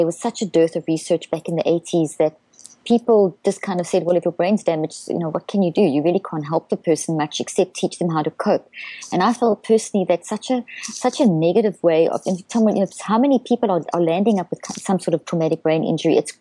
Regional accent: South Africa; accent: South African; So I come out of South Africa, which you've probably guessed from my accent.

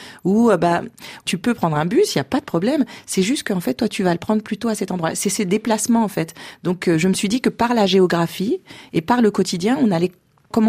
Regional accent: France; Ma chance, c'est que je suis française et que j'ai pas grandi en Alabama dans les années 50 ou même avant.

